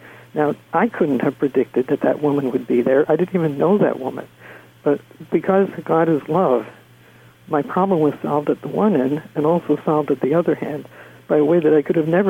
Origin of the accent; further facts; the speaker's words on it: United States; I was doing my doctoral research in Ireland, and I had a rented car, and being an American, I wasn't used to stick shifts.